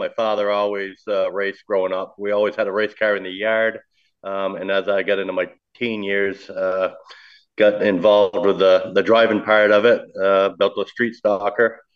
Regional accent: Maine, United States; also born or lived in East Coast; Yes, I come from Maine originally. My father had a job that we traveled a lot. So we were all up and down the East Coast

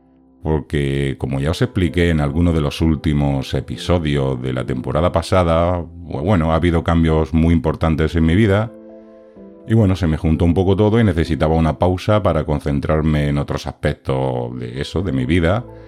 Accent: Granada, Andalusia, Spain; como decimos en mi pueblo, que es Granada

